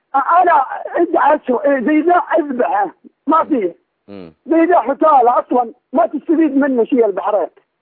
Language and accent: Arabic; Medina, Medina Province, Saudi Arabia; عندنا في السعودية هنا ما حتى في المدينة أنا من حقنا المدينة